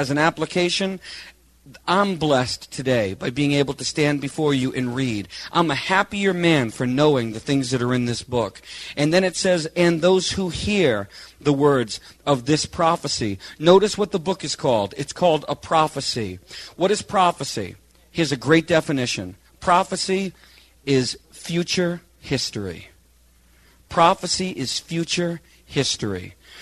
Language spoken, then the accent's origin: English; United States; born there; I was born a male and not a female. I was born white and not black. I was born in America and not in Africa.